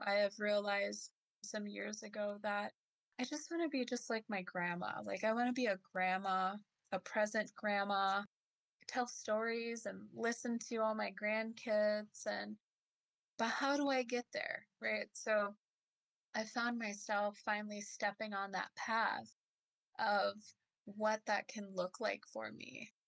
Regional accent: Minnesota, United States; I am from System Wapton Oyate, and I am joining here in Shakopee, Minnesota.

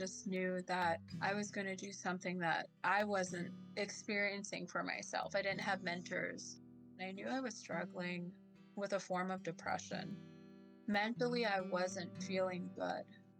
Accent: Minnesota, United States; I am from System Wapton Oyate, and I am joining here in Shakopee, Minnesota.

